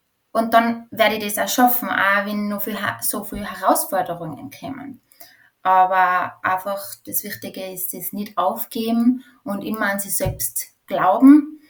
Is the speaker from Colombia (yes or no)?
no; Tyrol, Austria; weil ich bin in einem Bauernhof in Tirol aufgewachsen